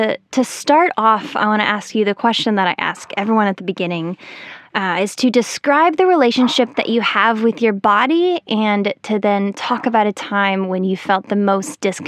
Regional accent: Aurora, Colorado, United States; I grew up in Colorado. I grew up in Aurora.

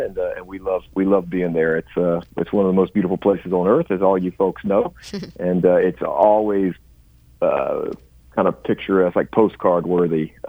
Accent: South Carolina, United States; now in Nashville, United States; I grew up in South Carolina, but I've been in Nashville for many years.

